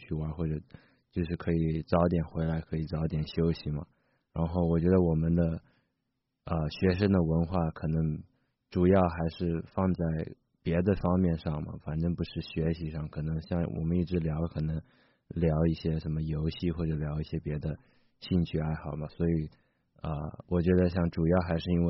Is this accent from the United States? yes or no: yes; United States; 我觉得我自己还是更像可能美国的孩子吧，因为我基本所有的时间我都是在美国成长的嘛